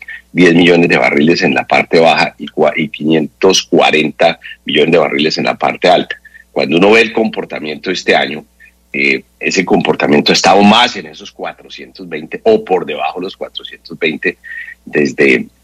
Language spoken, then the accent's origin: Spanish; Colombia; entonces como colombianos, y ya salto aquí a decir, aquí estamos procesando cuánto va a costar todo eso